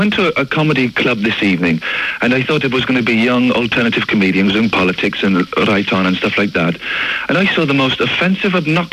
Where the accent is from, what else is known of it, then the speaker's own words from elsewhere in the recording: Wales, United Kingdom; blacks and Asians and the Welsh, and I'm obviously Welsh, and he was just doing, you know, the sheep jokes